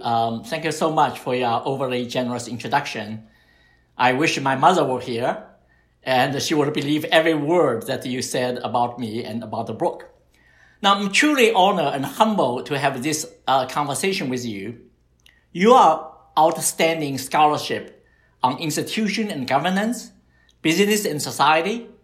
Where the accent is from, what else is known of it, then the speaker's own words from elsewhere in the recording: Shanghai, China; I was born and raised in Shanghai.